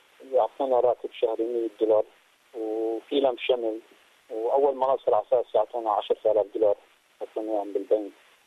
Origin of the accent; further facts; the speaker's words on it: Syria; احنا سوريين